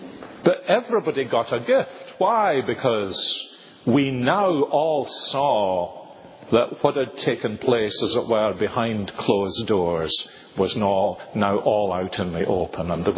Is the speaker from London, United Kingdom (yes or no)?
no; Scotland, United Kingdom; Now, of course, we're Scottish